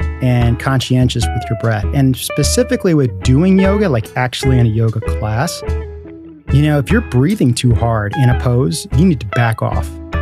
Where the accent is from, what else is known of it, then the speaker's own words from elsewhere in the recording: New Canaan, Connecticut, United States; also born or lived in New York; I was born in New York, but we moved out to Connecticut in the mid-70s. And so mostly I've spent the majority of my life growing up in Connecticut in a town called New Canaan